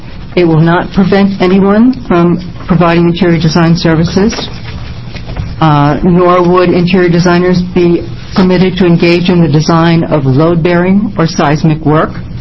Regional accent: Oregon, United States; I'm from Southern Oregon.

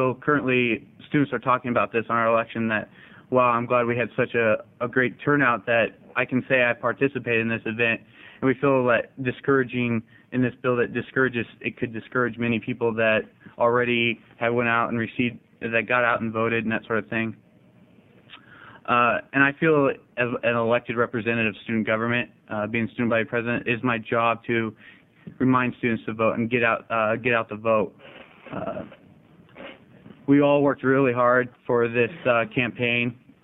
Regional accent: Klamath Falls, Oregon, United States; I'm originally from Klamath Falls, and I'm a registered voter in Klamath Falls.

